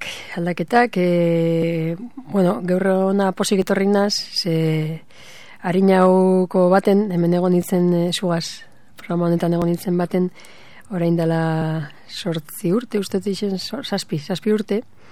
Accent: Ibarrangelu, Basque Country, Spain; also born or lived in Bilbao; Deuston jaio nintzen, baina batez be Ibarran gelutartzako dekot neure burue. Ze aman baserrien bizinaz, ama jaio esan baserrien

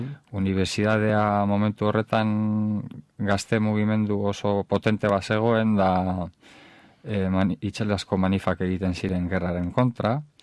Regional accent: Bilbao, Basque Country, Spain; niko goita mazazpi urte ditut, bilbotarra naiz izatez

